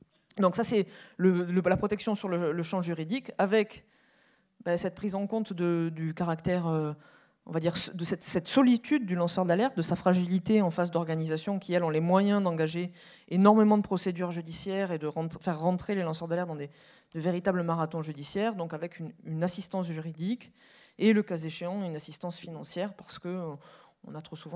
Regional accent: France; en tant que Française sur la scène européenne

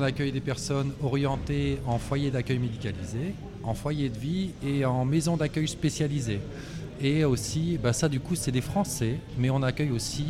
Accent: Belgium; Je viens de Belgique

